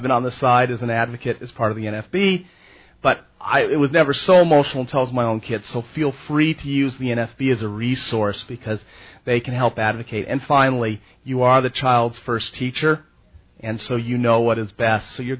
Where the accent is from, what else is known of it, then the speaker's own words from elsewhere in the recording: Minneapolis, Minnesota, United States; I'm from Minneapolis, Minnesota, and my wife and I are blind parents.